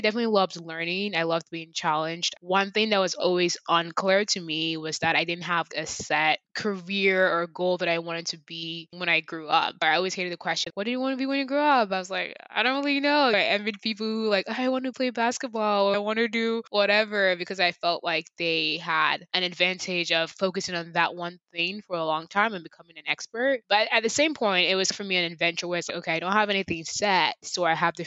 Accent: Nigeria; growing up in Nigeria

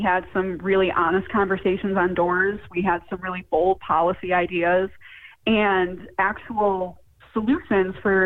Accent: Redford, Michigan, United States; now in Livonia, United States; So I grew up in Redford, which is the next city over from Livonia, which is where I live now, the city that I represent.

